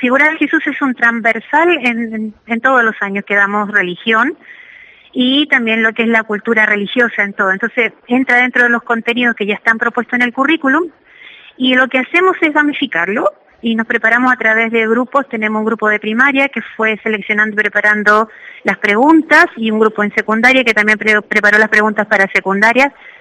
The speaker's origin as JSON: {"language": "Spanish", "country": "Chile", "tie": "born there", "said": "Dale, de Chile. O sea, nací en Chile, pero me considero ciudadana del mundo."}